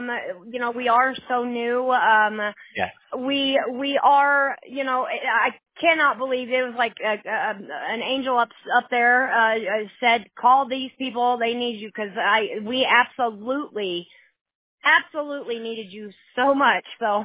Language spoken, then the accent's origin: English; Missouri, United States; now in Colorado, United States; My husband's from here, Colorado. Okay. I'm actually from Missouri, so.